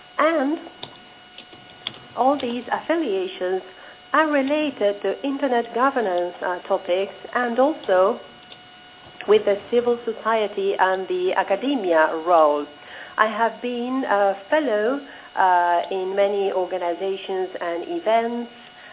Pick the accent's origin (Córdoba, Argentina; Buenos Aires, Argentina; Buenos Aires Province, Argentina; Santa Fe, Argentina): Córdoba, Argentina; I am an Argentine attorney. I am from Cordoba